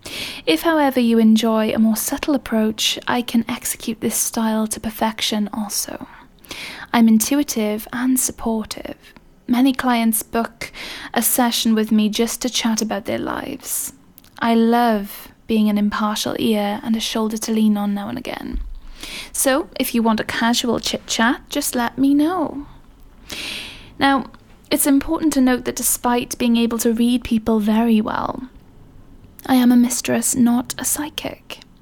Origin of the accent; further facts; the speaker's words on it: United Kingdom; accent: British; just to give you the pleasure of listening to my seductive British accent.